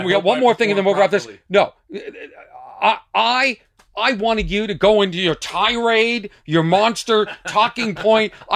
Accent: Boston, Massachusetts, United States; I grew up in Boston, and you always heard these allegations from kids

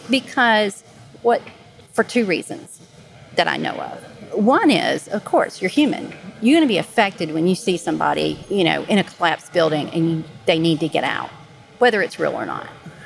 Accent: Louisiana, United States; I'm from Southeast Louisiana, was affected by Hurricane Katrina.

